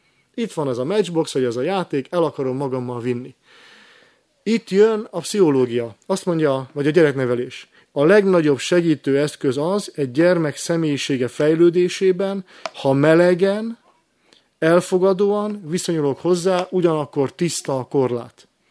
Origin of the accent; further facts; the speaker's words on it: Hungary; főleg, hogy a magyarok vagyunk